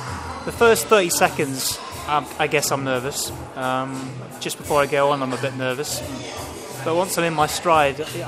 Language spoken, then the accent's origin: English; Manchester, North West England, United Kingdom; I grew up in Manchester, and the problem with Manchester was that there weren't any magic shops, there weren't any magic societies, to the best of my knowledge, certainly not for kids.